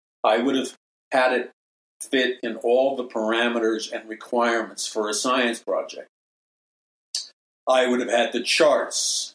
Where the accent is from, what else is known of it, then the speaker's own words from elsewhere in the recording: Ireland; I'll be really honest with you. I'm Irish.